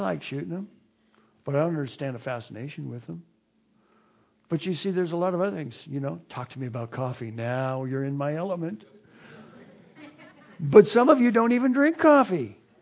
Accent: the South, United States; Well, I come from the South and they sort of frown down there on that.

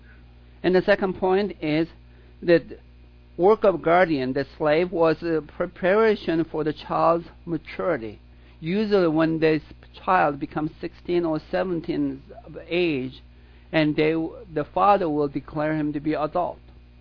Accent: United States; I'm not a Korean-American or Swedish-American. I'm an American.

